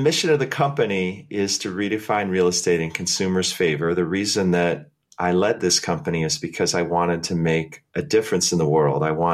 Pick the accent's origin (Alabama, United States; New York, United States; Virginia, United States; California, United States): California, United States; now in Seattle, United States; Well, I came here from the Bay Area. That's where I went to school and had my first job.